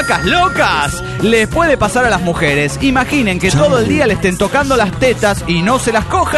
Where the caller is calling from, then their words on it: Pucallpa, Ucayali, Peru; de Pucallpa, Perú!